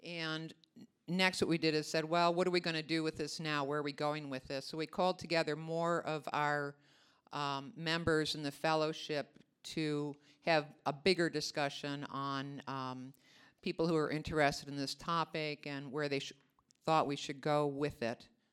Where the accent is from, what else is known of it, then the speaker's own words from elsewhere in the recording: Durango, Colorado, United States; from La Plata County, Colorado. My home is in Durango.